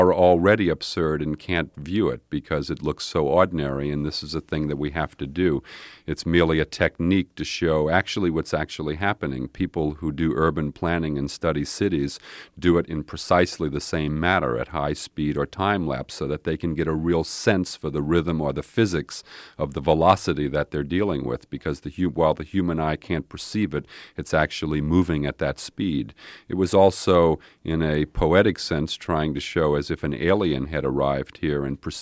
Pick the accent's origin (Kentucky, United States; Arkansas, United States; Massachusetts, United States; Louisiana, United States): Louisiana, United States; New Orleans; I grew up in New Orleans in a very stratified racist society